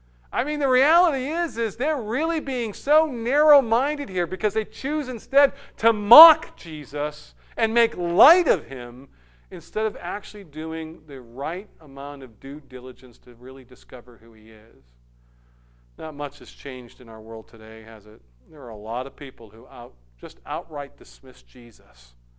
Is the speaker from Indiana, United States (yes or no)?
no; New Hampshire, United States; I'm through and through a New Hampshireite. I grew up in New England, and I claim New England. But let's face it, when I claim home, it's New Hampshire, right?